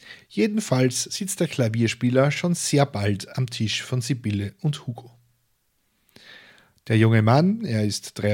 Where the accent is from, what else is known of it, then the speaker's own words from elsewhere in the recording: Lower Austria, Austria; man im Waldviertel immer noch als Herr und Frau Baron angesprochen. Das ist übrigens bis heute so. Ich bin in der Nähe aufgewachsen